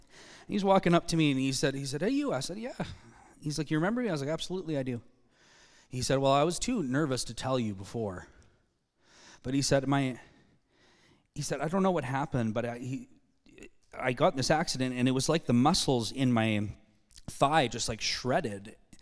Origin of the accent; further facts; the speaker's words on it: Calgary, Alberta, Canada; I'm from Calgary, so when I travel, people always ask me